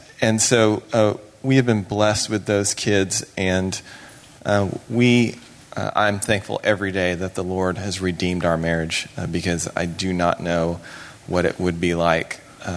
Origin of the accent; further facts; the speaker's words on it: Texas, United States; now in Washington, United States; So we are both from Texas and moved up to D.C., and that's where a lot of our story happens.